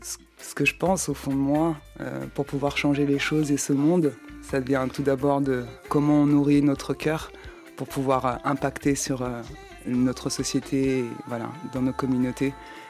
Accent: Cape Verde; first language Portuguese; French is a second language; now in France; j'ai ma première langue maternelle donc, qui est le portugais et le créole capverdien donc, qui était parlé dans ma famille. Et voilà, et vivant en France, je n'ai pas l'occasion de pouvoir la pratiquer.

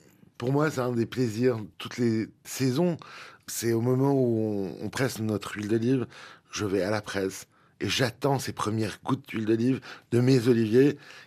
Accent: Bethlehem, West Bank, Palestine; French is a second language; moi je suis né à Bethléem. J'ai grandi à Bethléem d'une famille palestinienne, mais une famille qui a beaucoup voyagé avant. Et donc, j'ai passé la plupart de ma jeunesse à Bethléem, avec beaucoup d'allers-retours en France.

